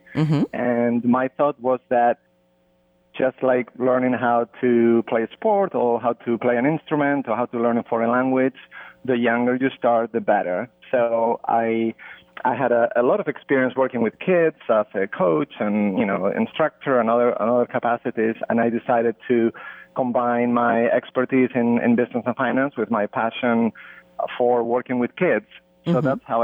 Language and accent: English; Spain; also born or lived in London, United Kingdom; I grew up in Spain. I went to college in London, studied economics.